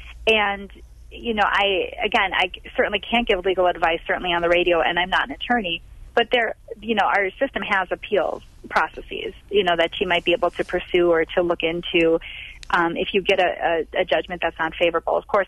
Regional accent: Wisconsin, United States; now in Milwaukee, United States; it's not where I'm from, by the way. You know, I'm from the Door County area, and I've seen poverty all around the state.

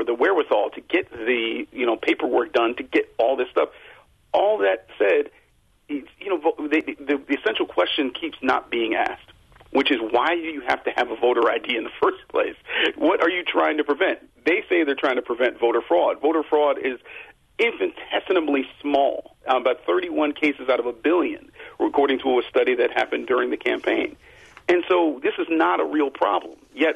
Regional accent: Cleveland, Ohio, United States; the Republican National Convention in my hometown of Cleveland

